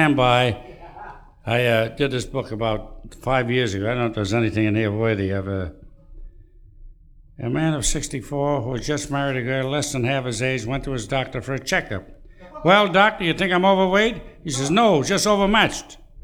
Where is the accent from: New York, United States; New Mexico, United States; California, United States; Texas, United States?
New York, United States; New York City; I think people are nuts. I'm a New Yorker.